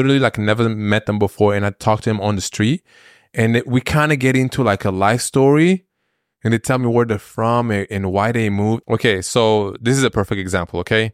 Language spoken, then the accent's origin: English; Belgium; Anytime I hear someone's from Europe, I tell them that I grew up in Belgium.